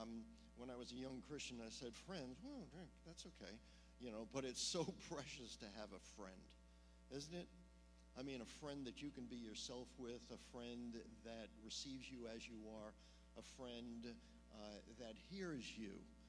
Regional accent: Houston, Texas, United States; all the books that I brought up from Texas, we're from Houston, by the way, or if you're from New York, it's Houston.

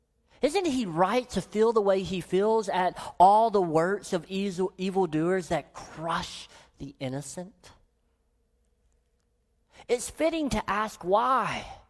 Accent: Deep South, United States; I grew up in the Deep South where we just talk in word pictures all the time.

